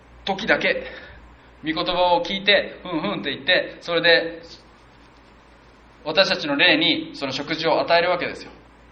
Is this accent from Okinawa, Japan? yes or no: yes; Okinawa, Japan; 沖縄人ですからね。僕も豚好きです。